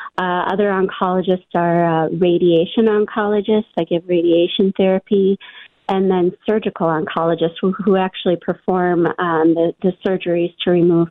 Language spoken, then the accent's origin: English; Becker, Minnesota, United States; Yeah, so I'm actually a native Minnesotan. I grew up in Becker, Minnesota